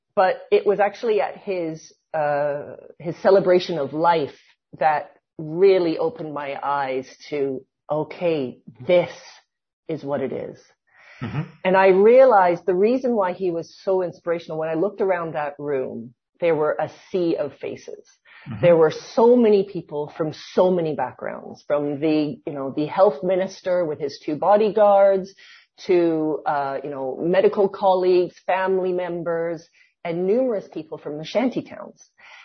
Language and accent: English; Canada; accent: Canadian; also born or lived in South Africa; now in Olinda, Brazil; my accent's Canadian, but I was born in South Africa. Mm-hmm. I grew up in Canada. But that global, my parents are British as well, live in Brazil. I'm talking to you from Olinda, Brazil, where I've lived for 17 years.